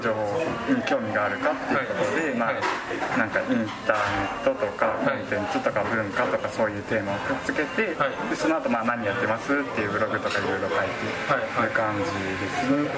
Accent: Gunma, Japan; born there; 群馬生まれで92年生まれです

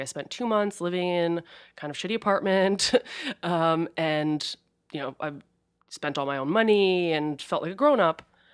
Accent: New Jersey, United States; I grew up in outside of Princeton.

